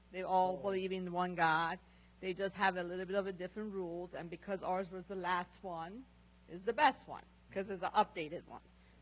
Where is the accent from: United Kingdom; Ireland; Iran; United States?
Iran; Tehran, Tehran Province; I'm from Iran. So, Tehran.